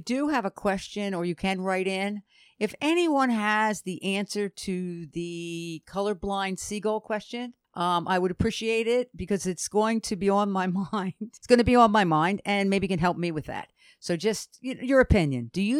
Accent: New Jersey, United States; Do you hear like a little bit if somebody comes from New Jersey, it's kind of like I'm not shy. Don't mess with me too much. Don't go too far with me. I'm from New Jers

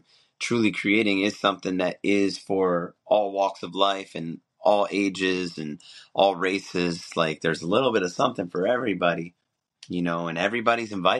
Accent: Detroit, Michigan, United States; growing up in Metro Detroit, it's just not my sound, you know?

